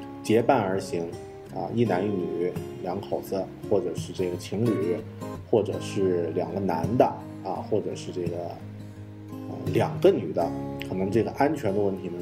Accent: China; 这个也是我们中国人，内向的中国人不太习惯的一个方法

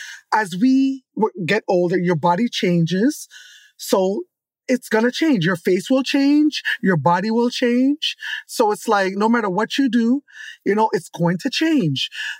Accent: Jamaica; first language Jamaican Patois; English is a second language; And they allowed me to say it in Patois, which was really good. My native tongue, right?

